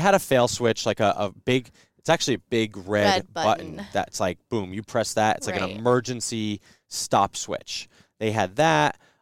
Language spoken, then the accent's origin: English; East Coast, United States; I should say Jersey. I don't know. Whatever. I mean, I grew up on the East Coast.